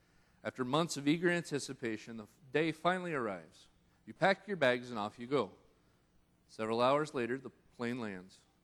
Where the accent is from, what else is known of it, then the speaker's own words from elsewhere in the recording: Kansas, United States; I wouldn't know what to do because I grew up here in Kansas.